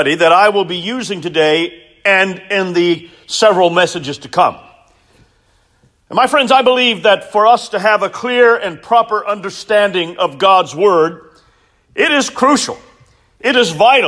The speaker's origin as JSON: {"language": "English", "town": "Columbia", "region": "South Carolina", "country": "United States", "tie": "born or raised there", "said": "I recall as a boy growing up in Columbia, and that's South Carolina for any who are listening by way of audio"}